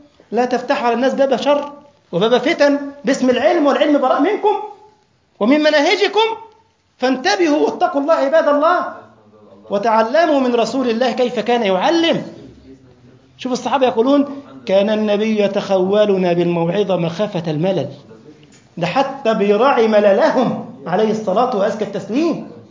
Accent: Egypt; سئل من الفقهاء عندنا في مصر فضيلة الشيخ

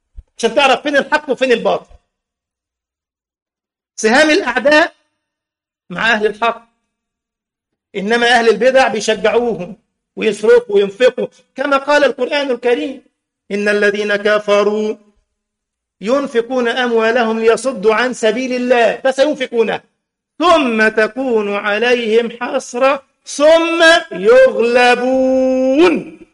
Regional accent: Egypt; وزير خارجية أمريكا بيروح يحضر مولد البدوي عندنا في مصر.

